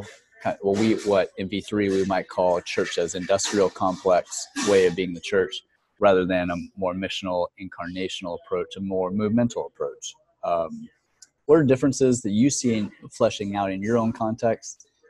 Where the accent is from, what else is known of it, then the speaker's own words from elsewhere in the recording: Texas, United States; I know that in Texas, I'm from Texas as well.